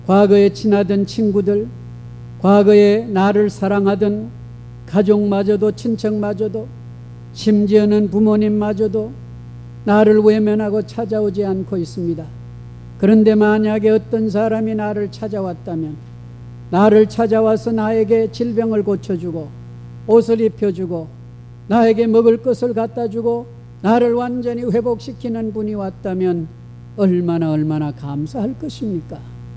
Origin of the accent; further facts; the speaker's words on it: South Korea; 주라고 하는 것이 우리 한국 사람들에게는 개념이 서지를 아니합니다